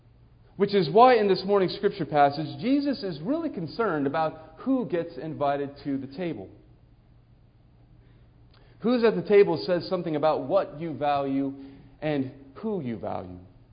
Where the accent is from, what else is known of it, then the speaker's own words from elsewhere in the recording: California, United States; And so I just said to them, I'm from California.